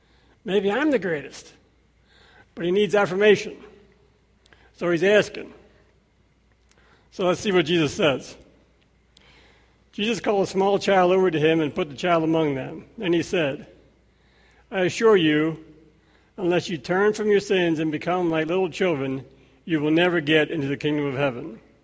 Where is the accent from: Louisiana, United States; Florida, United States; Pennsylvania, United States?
Pennsylvania, United States; I'm from Lancaster County.